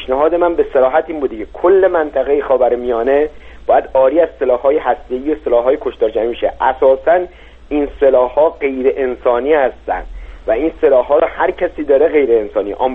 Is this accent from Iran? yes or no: yes; Iran; هر نیروی اپوزیسیون به عنوان یک ایرانی، به عنوان یک نیروی ملی، قطعاً با حمله نظامی به کشور ایران مخالف خواهد بود. بنده هم همچنین.